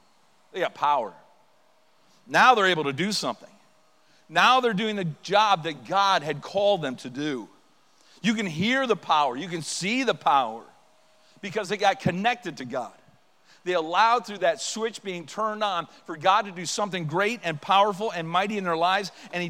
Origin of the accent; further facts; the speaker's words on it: Canada; And I'm saying, no, I'm Canadian. I'm a diehard Canadian. I love Canada.